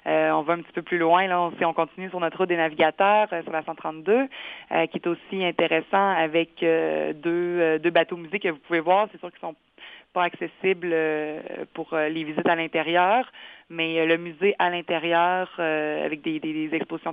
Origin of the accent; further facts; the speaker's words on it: Quebec, Canada; je suis native de la Beauce, comme toi.